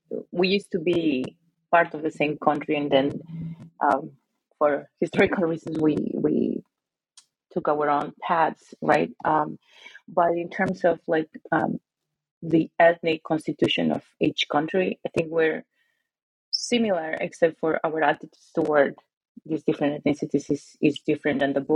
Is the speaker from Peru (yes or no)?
yes; Lima, Peru; I'm Peruvian, and I'm from Lima, but my family is, my grandfamily, my mother's family comes from the north of Peru